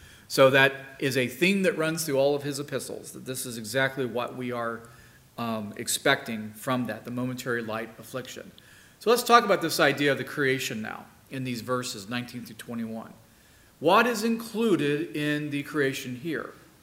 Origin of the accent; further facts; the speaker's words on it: Indiana, United States; I said corn because I'm from Indiana.